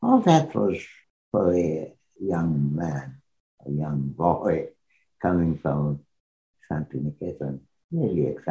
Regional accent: Dhaka, Dhaka Division, Bangladesh; especially since I came from Dhaka

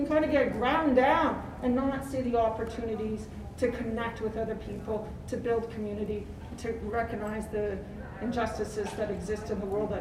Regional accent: Hamilton, Ontario, Canada; I'm here from Hamilton, Canada.

